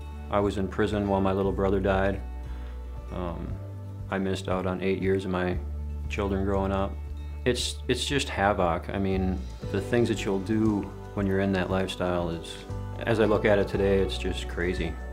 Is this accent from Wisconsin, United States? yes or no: yes; Lake Wissota, Wisconsin, United States; I'm from Lake Wissota.